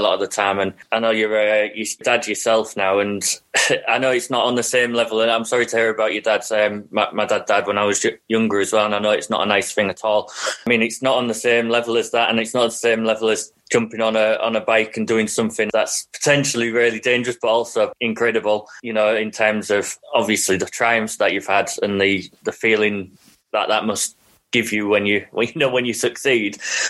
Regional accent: Hull, Yorkshire and the Humber, United Kingdom; because I'm from Hull

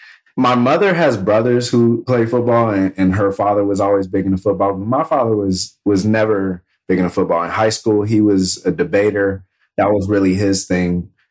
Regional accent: Round Rock, Texas, United States; also born or lived in California; So I was born in California, but grew up a Texan, 20 miles or about 10 miles northeast of Austin. Grew up in Round Rock, Texas, and went to Hutto High School.

